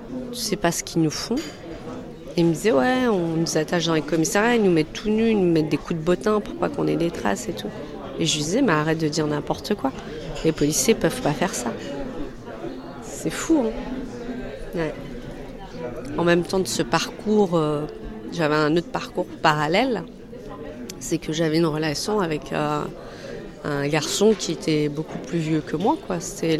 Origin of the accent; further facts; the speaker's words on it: Sidi Kacem, Rabat-Salé-Kénitra, Morocco; born there; Je suis née au Maroc, dans un petit village qui s'appelle Sidi Qassem. Voilà, c'est entre Fès et Meknès. Donc, je suis une blédard